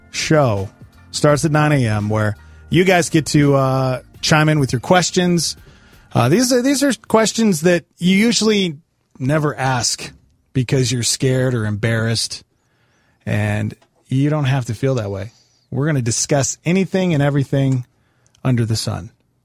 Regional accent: Montana, United States; Growing up in Montana, I'd never heard of a deer running into a Wally World.

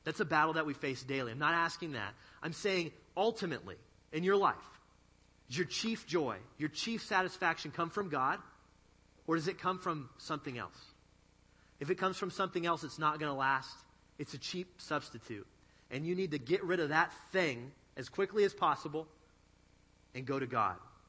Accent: Montana, United States; I mentioned earlier that I'm from Montana and that there isn't a lot of sunlight there in the winter, which is like 9 months of the year in Montana.

